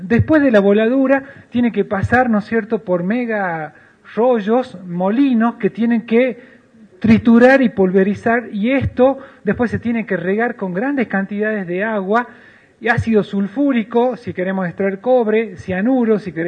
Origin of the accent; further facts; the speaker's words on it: Catamarca, Argentina; en la provincia de donde soy. Por tanto, como habitante de esa provincia